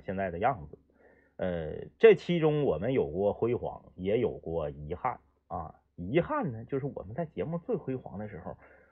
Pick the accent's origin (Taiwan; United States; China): China; Changchun, Jilin; 我生下来就在长春，虽然我老家是辽宁人，我老家是抚顺，辽宁抚顺啊，但我生下来我是土生土长的长春人，我生下来就在长春，